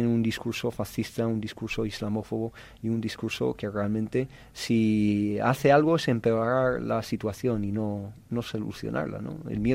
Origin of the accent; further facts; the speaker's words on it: Madrid, Community of Madrid, Spain; En el Ayuntamiento de Madrid, de donde vengo